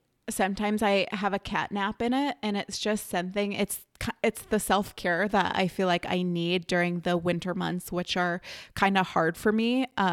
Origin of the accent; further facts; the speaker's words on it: Wisconsin, United States; Okay, I already mentioned I am from Wisconsin. It's starting to get a little nicer here.